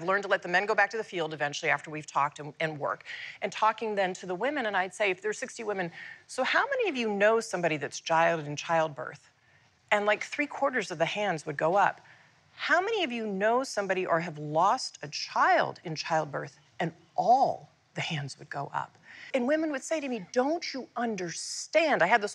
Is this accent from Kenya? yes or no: no; United States; born there; Look, I was born in the United States.